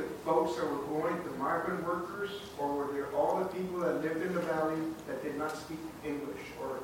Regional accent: Laredo, Texas, United States; I was born and raised in Laredo, Texas, and I traveled.

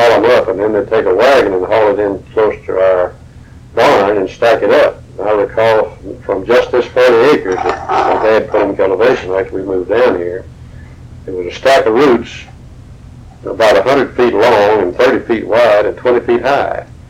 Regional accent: Bishop, United States; I grew up together in Bishop, and one of them roomed with me as my roommate in Bay University. But anyway, we moved back down to Bishop in 1913.

